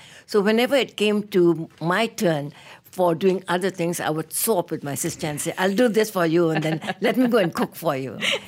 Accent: Myanmar; moved away as an adult; now in Malaysia; I was born and brought up in Myanmar and lived the first 20 odd years of my life in Myanmar. And then I studied overseas. And then I came to work in Malaysia as an expatriate in 1965 at the University of Malaya.

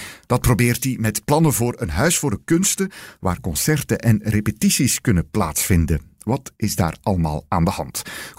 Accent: Belgium; Moeten we daar als Belgen nu eigenlijk om rouwen

